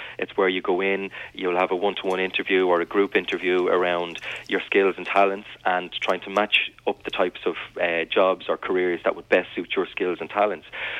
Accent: Dublin, Leinster, Ireland; including my own area in Dublin Northwest. I mean, I'm from Ballymun.

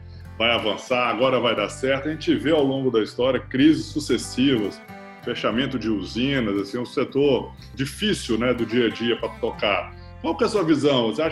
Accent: Espírito Santo, Brazil; Eu sou da região aqui do norte do Espírito Santo, que tem muita produção de cana.

